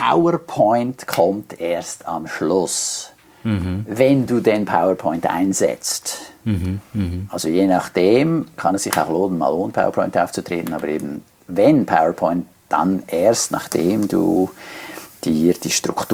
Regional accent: Switzerland; ich komme aus der Schweiz.

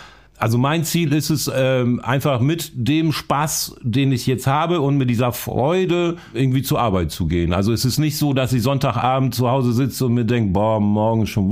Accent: Bydgoszcz, Kuyavian-Pomeranian Voivodeship, Poland; moved away; Ich bin sehr mit Eisenbahn groß geworden, in meiner Heimatstadt, Nähe des Bahnhofs groß geworden, als das Bahnhofsviertel noch kein Problemstadtteil war in Bydgoszcz.

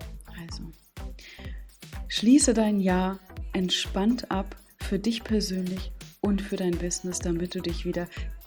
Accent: Stralsund, Mecklenburg-Vorpommern, Germany; ein schönes Marzipan aus meiner Heimatstadt Stralsund.

